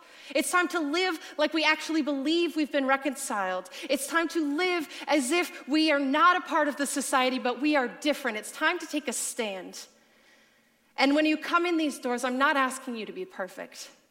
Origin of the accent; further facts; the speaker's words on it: Sacramento, California, United States; I'm from Sacramento, and you're like, oh, I was thinking you're going to be somewhere that normally has hurricane winds. No, I'm from Sacramento.